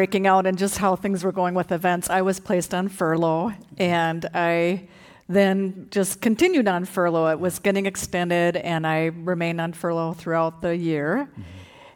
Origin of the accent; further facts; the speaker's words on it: Minnesota, United States; I'm a citizen of the Cherokee Nation of Oklahoma. I'm a Minnesotan.